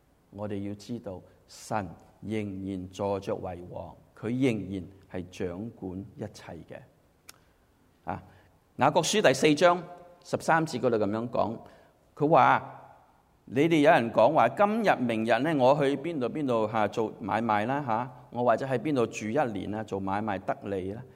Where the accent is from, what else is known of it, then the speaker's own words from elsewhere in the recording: Hong Kong; 我也都很爱护香港，因为我在那里长大。